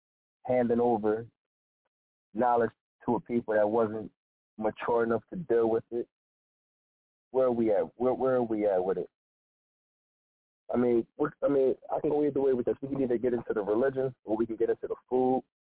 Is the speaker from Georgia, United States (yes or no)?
no; Philadelphia, Pennsylvania, United States; my mom, she's from Virginia, but I'm from Philly.